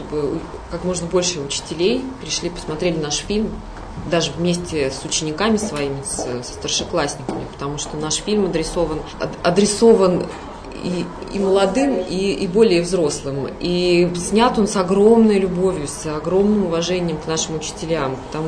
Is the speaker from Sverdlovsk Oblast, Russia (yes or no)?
yes; Lesnoy, Sverdlovsk Oblast, Russia; Мое детство проходило в городе Свердловск 45, который сейчас называется Лесной, закрытый город. У меня было такое нормальное уральское детство.